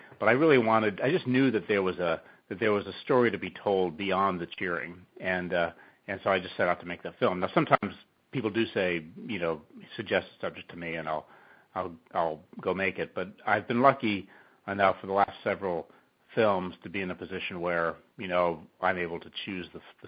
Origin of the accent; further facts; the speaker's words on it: California, United States; also born or lived in London; I was in California, I grew up in California, but I had spent most of my adult life living overseas, based in London